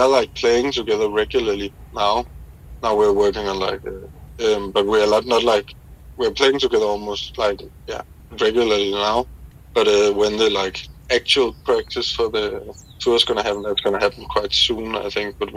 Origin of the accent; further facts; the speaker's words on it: Copenhagen, Capital Region of Denmark, Denmark; No, we're all from Copenhagen, Denmark.